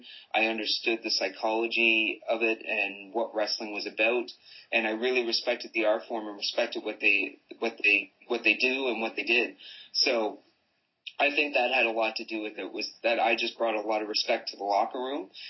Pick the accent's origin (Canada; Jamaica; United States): Canada; Nova Scotia; moved away as an adult; now in Vancouver, Canada; I'm originally from Nova Scotia over on the East Coast. And when I moved to Vancouver